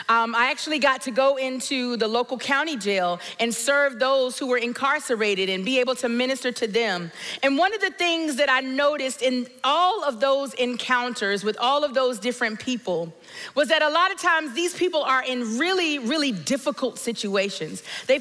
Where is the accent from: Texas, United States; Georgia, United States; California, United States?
Georgia, United States; Augusta; now in Atlanta, United States; I am from the Metro Atlanta area. Grew up in Georgia. I'm a peach through and through. From Augusta, Georgia originally. So if you know anything about the Masters, that's where I'm from.